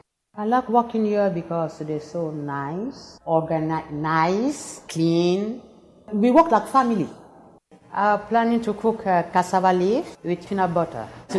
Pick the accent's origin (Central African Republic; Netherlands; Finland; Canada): Central African Republic; English is a second language; also born or lived in Cameroon; now in United States; I'm from Central African Republic. I came here since 2007. I was a refugee in another country, by my country, in Cameroon.